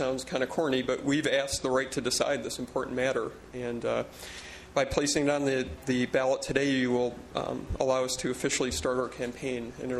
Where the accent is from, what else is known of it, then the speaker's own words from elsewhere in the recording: Cambria, California, United States; I'm from Cambria.